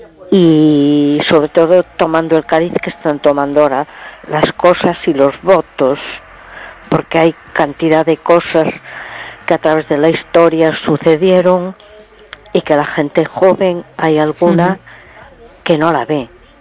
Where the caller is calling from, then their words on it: A Coruña, Galicia, Spain; de Coruña.